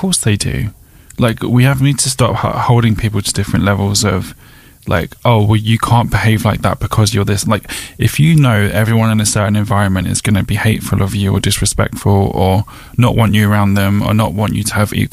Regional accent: Eltham, London, United Kingdom; I come from Eltham. I've grown up around racists. I grew up around National Front, EDL, all of it.

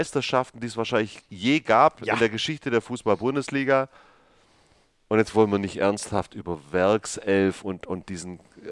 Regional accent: Ulm, Baden-Württemberg, Germany; Da, wo ich herkomme, aus dem Schwabenland.

